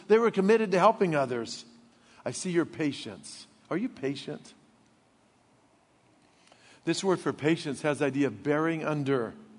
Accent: Illinois, United States; Where I grew up in Illinois, you had a hallway right beside your classroom where you put your boots or your coats if it was raining or snowing or whatever.

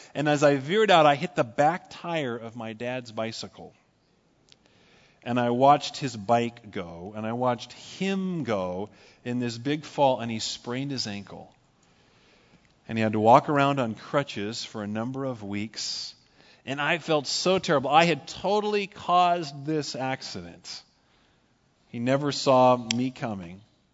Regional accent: Paradise, California, United States; When I was a boy, I grew up in Paradise, California, about 100 miles north of here.

